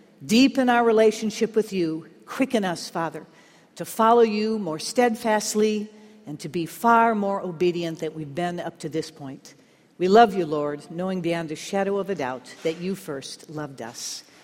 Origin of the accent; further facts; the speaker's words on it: Washington, District of Columbia, United States; Well, I'm from Washington, D.C.